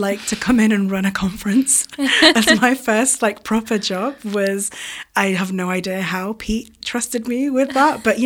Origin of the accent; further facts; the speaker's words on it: Manchester, North West England, United Kingdom; also born or lived in London; I'm from Manchester, but I did my degree in London, and I came back to Manchester as a 21-year-old